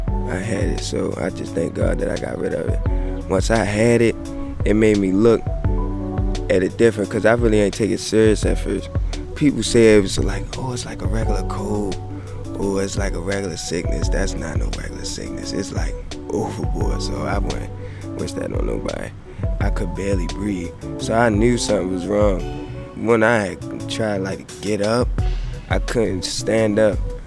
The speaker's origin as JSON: {"language": "English", "town": "Baltimore", "region": "Maryland", "country": "United States", "tie": "born or raised there", "said": "Well, I grew up in West Baltimore, Maryland."}